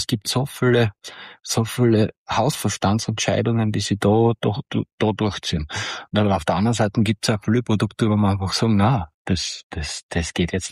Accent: Styria, Austria; Vor allem bei uns in der Steiermark gibt's gar nicht so viele Unternehmen mit einem Beachvolleyballplatz.

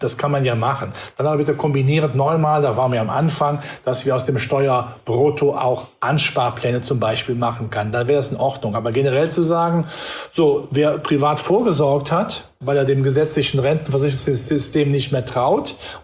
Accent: North Rhine-Westphalia, Germany; ich bin ja Rheinländer

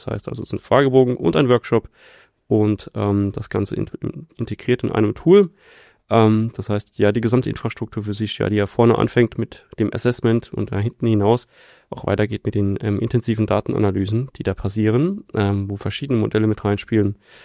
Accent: Rhineland-Palatinate, Germany; Das mögen wir als Pfälzer ja besonders.

